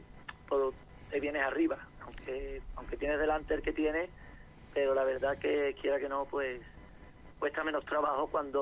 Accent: Écija, Andalusia, Spain; Yo soy de Écija.

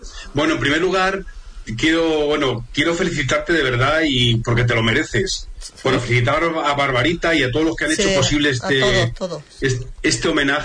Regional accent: Villacañas, Castilla-La Mancha, Spain; tenía otros compromisos en Villacañas, en mi pueblo, y no pude ir

